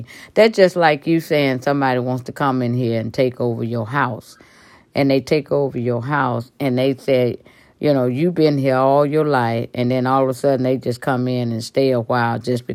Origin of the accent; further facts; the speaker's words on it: Mississippi, United States; Mississippi is my hometown. I was born and bred in Mississippi.